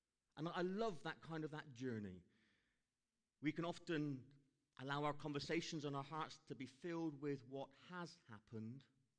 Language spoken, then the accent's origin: English; South West England, United Kingdom; I'm Cornish. All right? So when you've got the combination of someone who has dyslexia, but they're also Cornish